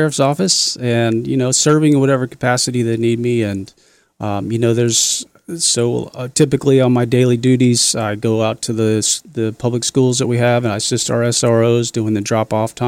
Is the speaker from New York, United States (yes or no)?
no; Charles City, Virginia, United States; I grew up mostly in Charles City. And so for me, that was home. I've moved away quite a few times over the years